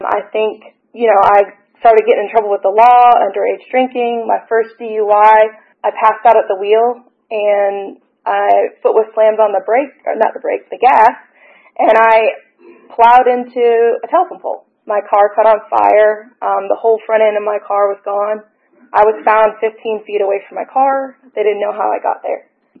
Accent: Georgia, United States; also born or lived in Seattle; So I grew up with a big family, and I moved down to Georgia when I was about 9

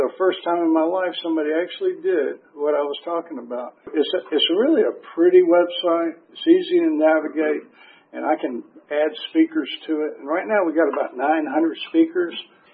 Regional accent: Deep South, United States; also born or lived in Bourne, Massachusetts / Daegu, Korea; You know, I was born in Bourne. Most of my life, I was raised in the Deep South, but being in an Air Force family, we traveled all over America from my beginning.

